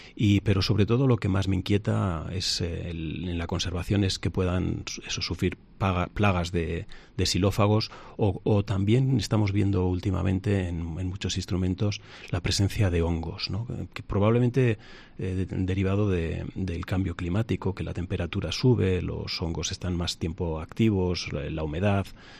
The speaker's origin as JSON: {"language": "Spanish", "town": "Hontoria del Pinar", "region": "Castile and León", "country": "Spain", "said": "Yo soy de Hontoria del Pinar"}